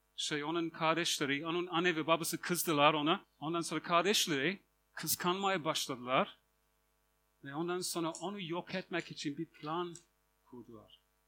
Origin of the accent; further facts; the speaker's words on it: England, United Kingdom; Turkish is a second language; Birinci soru, biliyorsunuz, nerelisiniz? İngilizim diyorum.